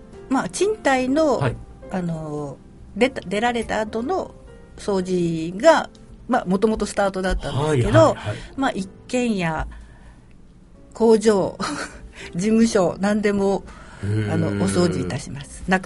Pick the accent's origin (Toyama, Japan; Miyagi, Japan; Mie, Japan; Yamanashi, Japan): Toyama, Japan; Takaoka; 富山県は高岡伏木の出身です。